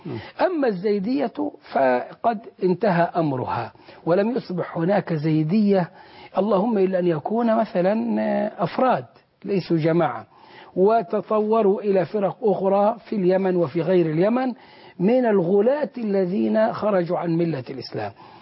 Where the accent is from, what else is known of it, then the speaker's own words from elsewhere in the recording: Egypt; ونحن كمصريين نحب آل البيت حبا جما